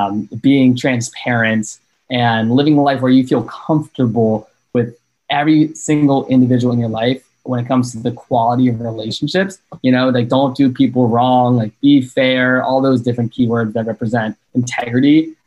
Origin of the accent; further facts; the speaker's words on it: Chesterfield County, United States; when I think back on my hometown, Chesterfield County, like, yes, I would do some road trips, like to New Jersey or North Carolina or Tennessee where my family is.